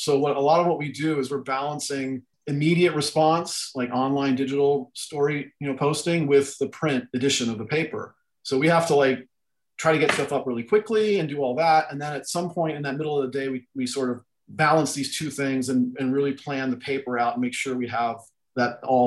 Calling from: Atascadero, California, United States; So I'm at home in Atascadero, sitting in a cluttered office that doubles as a music studio.

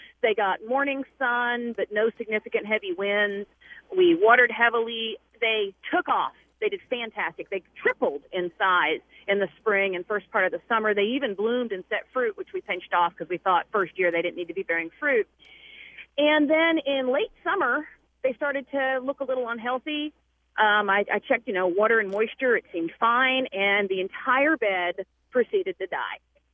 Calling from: Boone, North Carolina, United States; also born or lived in Tennessee; Okay, we moved from Tennessee a year ago, and we brought lingonberries with us, which we'd had to coddle in the South.

